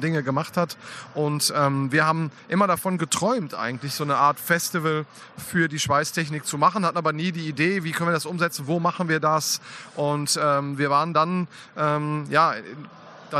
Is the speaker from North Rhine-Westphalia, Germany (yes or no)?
yes; Münster, North Rhine-Westphalia, Germany; ich komme aus Münster